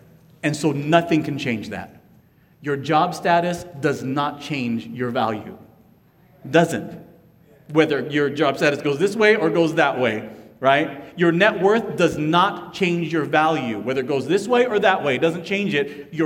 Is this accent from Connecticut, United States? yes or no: no; San Diego, California, United States; now in Los Angeles, United States; I grew up in San Diego, right? And so I've been a Charger fan all my life.